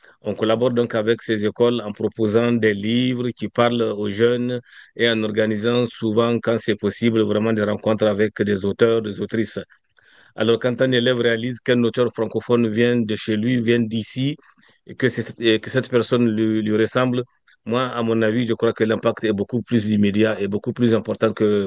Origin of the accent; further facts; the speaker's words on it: Niger; now in Saskatchewan, Canada; Je suis nigérien d'origine et saskatchewanais d'adoption.